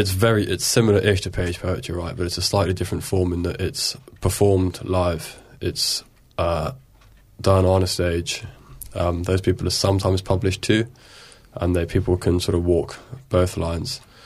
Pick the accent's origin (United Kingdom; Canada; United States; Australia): United Kingdom; Bristol, South West England; born there; I was born in Bristol. I'm 24.